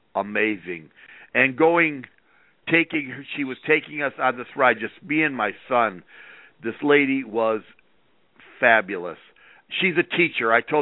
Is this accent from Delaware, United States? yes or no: no; New Boston, Michigan, United States; New Boston, Michigan.